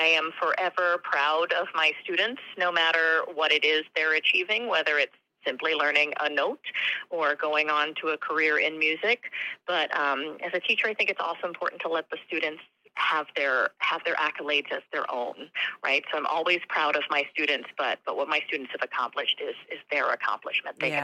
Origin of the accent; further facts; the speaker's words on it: Ohio, United States; And then in my home state of Ohio, I'm the flute professor at Otterbein University